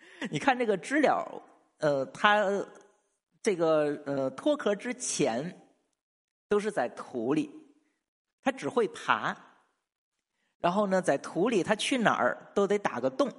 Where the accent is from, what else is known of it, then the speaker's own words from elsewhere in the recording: Hebei, China; 我小时候，我河北人也吃